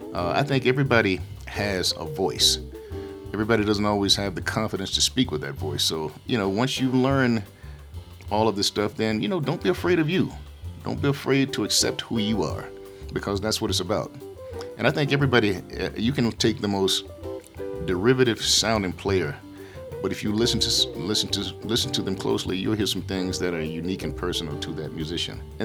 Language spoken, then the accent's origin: English; Georgia, United States; when I was a kid growing up in Georgia back in the 60s and 70s